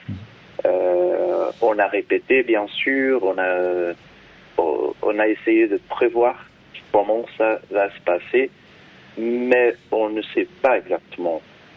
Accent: Brazil; Donc, et nous venons de Brésil, tous les deux.

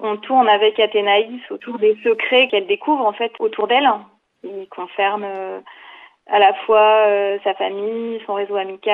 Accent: Saint-Jean, Auvergne-Rhône-Alpes, France; J'ai grandi à Saint-Jean, mes parents y habitent toujours. Et puis je vis en hiver maintenant à côté de Grenoble.

